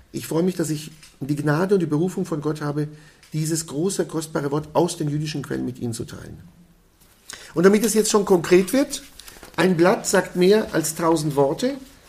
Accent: Jerusalem, Jerusalem District, Israel; first language Aramaic; German is a second language; Ich habe das große Glück und die große Gnade, im Heiligen Land geboren worden zu sein. Ich bin aufgewachsen in Jerusalem, in Israel, kenne die Sprache Jesu als Muttersprache, kenne die Mentalität des Orients

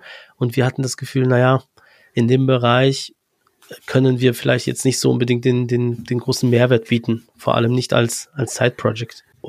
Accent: Poland; now in Germany; und ich komme ursprünglich eigentlich aus Polen. Bin dann halt vor einigen Jahren mit meinen Eltern auch mal ausgewandert.

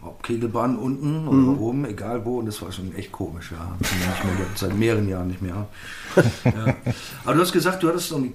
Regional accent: Cologne, North Rhine-Westphalia, Germany; ich bin aus Ihrefeld

